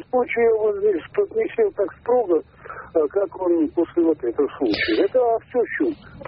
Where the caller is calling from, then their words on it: Samara, Samara Oblast, Russia; Из Самары.